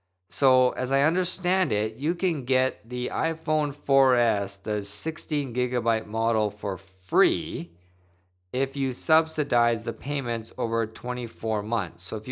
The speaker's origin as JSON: {"language": "English", "town": "Vancouver", "region": "British Columbia", "country": "Canada", "tie": "born or raised there", "lives_now": "Japan", "said": "who actually lived in my hometown of Vancouver"}